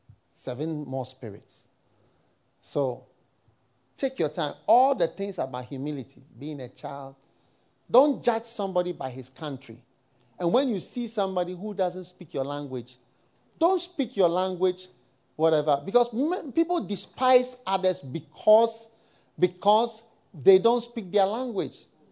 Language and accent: English; United States; born there; I was born in America. I thank God I didn't go to university in America.